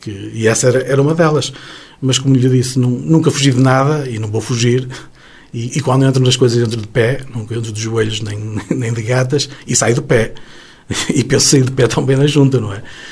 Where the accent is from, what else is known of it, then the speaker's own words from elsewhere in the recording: Santa Marta, Portugal; eu não sou nativo, eu sou originário de Santa Marta, já estou há mais tempo a morar em PR, estou há 31 anos a morar em PR, e sinto-me de PR de alma e coração.